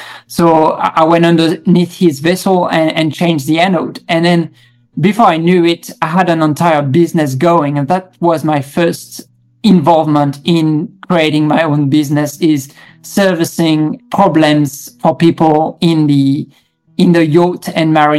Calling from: Melbourne, Victoria, Australia; And so today I'm coming from Melbourne in Australia.

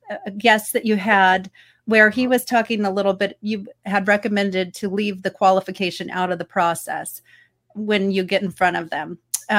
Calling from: California, United States; I'm calling today from California, and I'm in the financial services space.

